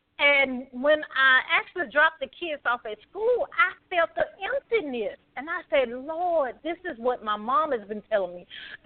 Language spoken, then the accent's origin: English; the South, United States; Because, you know, I'm from the South, and, you know, in the South they said what stayed in the house, what happened in the house stayed in the house